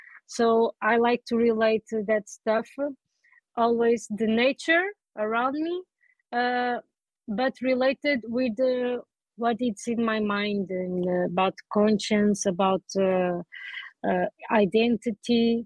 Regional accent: Albufeira, Algarve, Portugal; In 2020, I come back to my hometown, to Albufeira, where I'm living now and working.

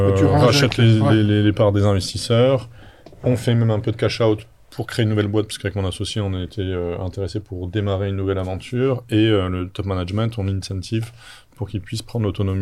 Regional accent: France; born there; Je parlais un petit peu la langue, donc ça a aidé, voilà, parce que mes parents sont d'origine polonaise. Je suis né en France, mais ils sont d'origine polonaise

